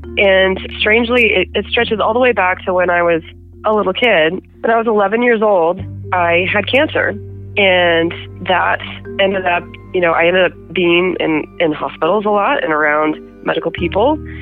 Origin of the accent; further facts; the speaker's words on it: Boise, Idaho, United States; I'd never lived in Lewiston. I grew up in Boise. I spent all my summers up in the Lewiston farm with my grandparents.